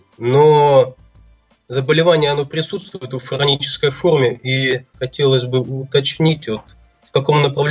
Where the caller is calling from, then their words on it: Krasnoyarsk, Krasnoyarsk Krai, Russia; Из Красноярска.